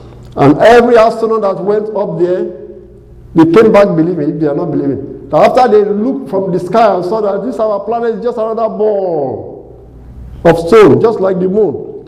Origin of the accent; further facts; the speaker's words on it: Nigeria; English is a second language; moved away; Before I went, the Lord talked to me that there was a group in my hometown.